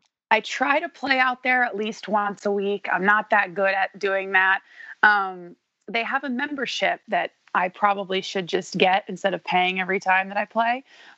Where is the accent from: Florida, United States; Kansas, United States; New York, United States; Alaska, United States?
Florida, United States; Maitland; I grew up in Maitland, which is about a mile from Winter Park. So we kind of grew up in the Winter Park, Maitland area. It's just north of Orlando